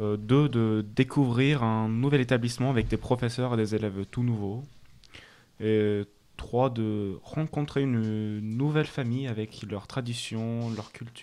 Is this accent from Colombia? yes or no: no; Ankara, Turkey; je viens de Ankara. J'étudie à lycée français Charles de Gaulle. Et en ce moment, je suis à Milan